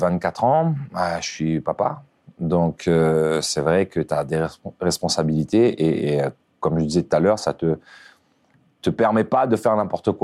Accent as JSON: {"language": "French", "region": "Réunion", "country": "France", "said": "Moi, je suis réunionnais, donc ça veut dire que je dors beaucoup."}